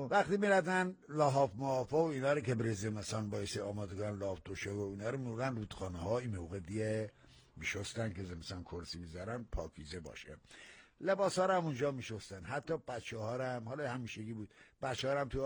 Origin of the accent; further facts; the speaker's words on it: Hamadan, Iran; accent: Hamadan; گویش من هم بدانیه خیلی حالا فانتزی امروزی به قول معروف زبان محاوره زیاد نمیدنم در همدان، اما یک گویش منه،